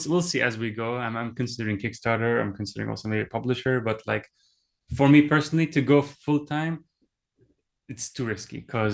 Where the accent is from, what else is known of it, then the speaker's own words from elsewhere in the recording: Dubai, United Arab Emirates; also born or lived in Germany; now in Japan; I'm originally Iraqi, but I was born in Germany, lived there for a few years, then moved to Dubai, where I lived most of my life in, and now I'm in Japan.